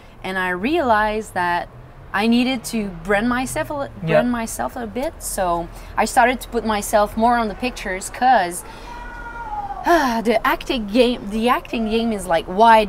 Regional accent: Canada; accent: French Canadian; English is a second language; I don't speak like a French Canadian because it's lovely, but Americans don't want it.

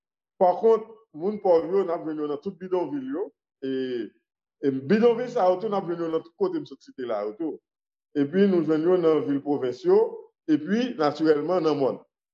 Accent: Pétion-Ville, Ouest, Haiti; nous venons de Pétionville.

